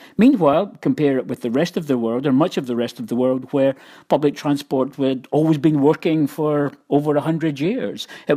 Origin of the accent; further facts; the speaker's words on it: Scotland, United Kingdom; I grew up in Scotland where people just grew up with very expensive gasoline.